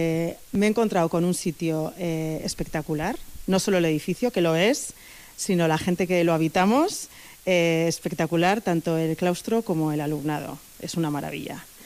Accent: Pamplona, Navarre, Spain; now in Vitoria, Spain; pero soy de Pamplona. Llevo 20 años viviendo en Vitoria

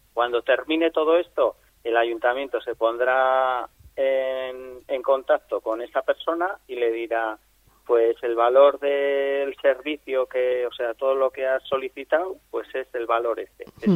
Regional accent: Amurrio, Basque Country, Spain; Pues soy de Amurrio

